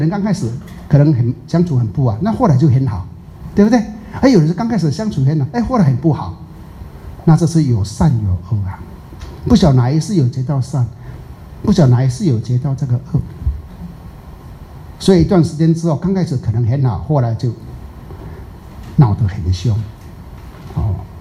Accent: Taiwan; 就我们台湾人讲的啦

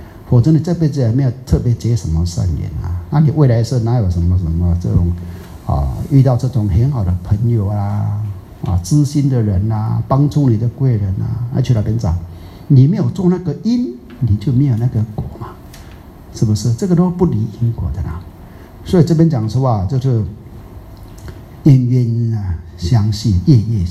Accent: Taiwan; 我们台湾人讲的，南看就配暖，黑暗看就斗端

